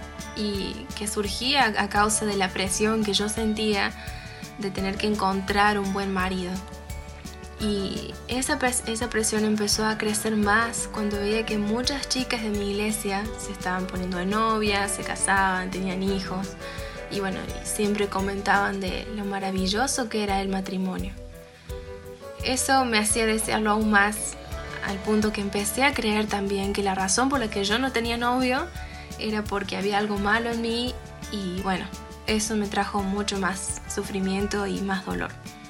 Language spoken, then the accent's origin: Spanish; Córdoba, Argentina; soy estudiante y soy de Córdoba, Argentina.